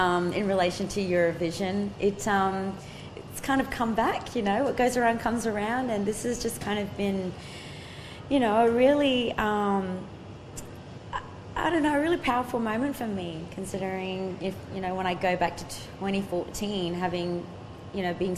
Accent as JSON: {"language": "English", "country": "Australia", "said": "being Indigenous, being Australian Indigenous, and from my mother's side, I think having that combination, I definitely feel blessed and lucky to be worldly"}